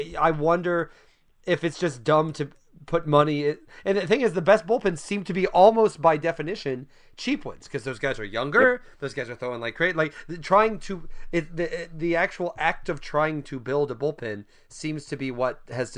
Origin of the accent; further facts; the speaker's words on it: Midwest, United States; I'm from the Midwest. Like, I'm from the Midwest. I grew up not that far from there